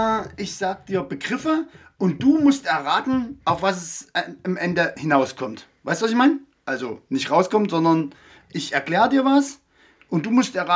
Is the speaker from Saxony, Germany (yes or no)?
yes; Saxony, Germany; wie gesagt. Ich bin aus der Nähe von Leipzig, aus Grostitz.